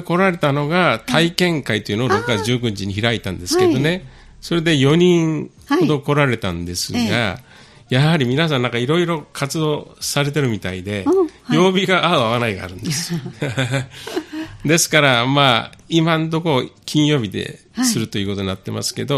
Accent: Fukuoka, Japan; 私九州出身で福岡県なんですけど、

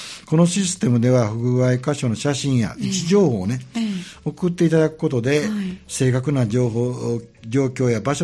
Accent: Habikino, Osaka, Japan; 私のふるさと羽曳野に対する思いも書かせていただきました

